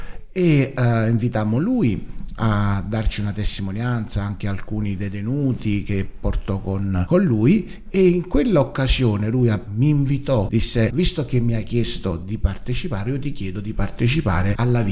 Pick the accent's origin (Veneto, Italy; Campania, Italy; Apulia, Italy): Campania, Italy; Naples; Sì, sono napoletano. Sono originario di Ponticelli, quindi un'area molto conosciuta a Napoli